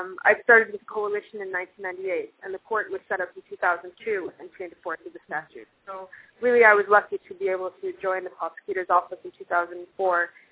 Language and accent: English; United States; No, actually, it is of German origin, but a while ago. I'm American.